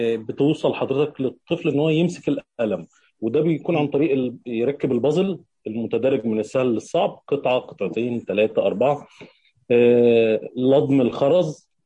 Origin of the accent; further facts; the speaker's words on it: Sharqia Governorate, Egypt; من محافظة الشرقية.